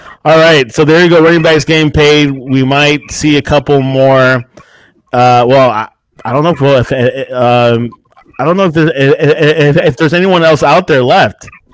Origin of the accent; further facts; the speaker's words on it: Salem, New Jersey, United States; I'm from Salem, New Jersey.